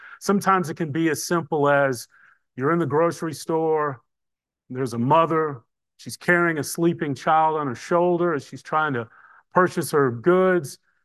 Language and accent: English; Nashville, Tennessee, United States; I'm from Nashville, Tennessee.